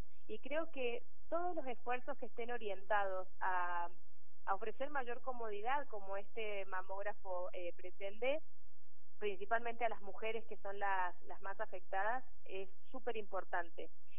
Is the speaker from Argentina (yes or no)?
yes; Mendoza, Argentina; por parte de Mendoza, lo cual a mí me llena de orgullo, ¿no? Porque es de mi tierra